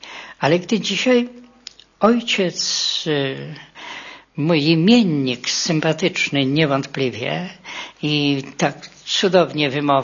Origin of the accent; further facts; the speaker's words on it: Masovian Voivodeship, Poland; urodziłem się bardzo blisko jego miejsca urodzenia i też jestem mazowszaninem właśnie spod Rostkowa.